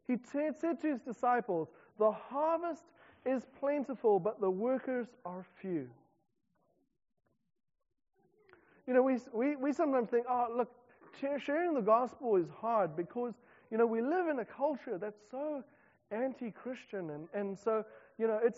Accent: South Africa; now in New Zealand; as a South African coming into New Zealand

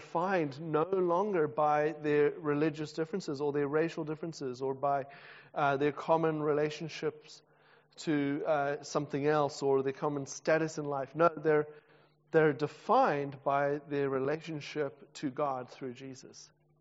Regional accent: South Africa; I'm also a South African

